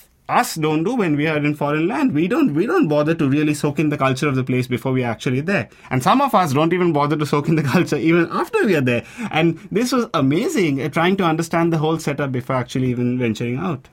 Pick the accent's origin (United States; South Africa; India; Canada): India; the mindset that we grew up with in India